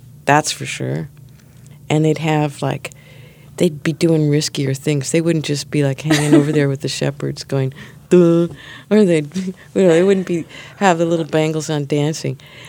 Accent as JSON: {"language": "English", "town": "Chicago", "region": "Illinois", "country": "United States", "tie": "born or raised there", "lives_now": "New York, United States", "said": "I grew up near Chicago and then moved to New York."}